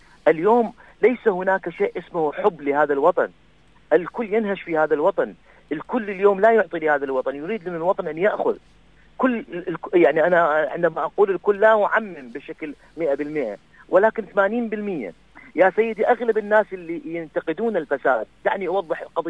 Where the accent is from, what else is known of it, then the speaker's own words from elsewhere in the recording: Iraq; نحن كمعارضة عراقية كنا نرجو أن تتغير المعادلة ونصبح في عراق جديد